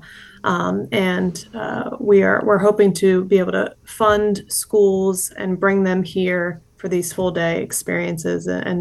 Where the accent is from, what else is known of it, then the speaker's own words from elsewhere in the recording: Dover, Delaware, United States; bring back sort of nostalgic memories for me of growing up in Dover, hearing Del State's marching band playing as you're, you know, driving down 13. I could hear it from my parents' house growing up